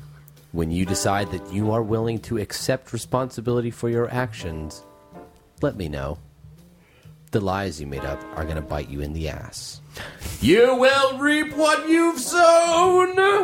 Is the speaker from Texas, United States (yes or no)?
yes; Nacogdoches, Texas, United States; Y'all, I'm from East Texas. I'm from Nacogdoches.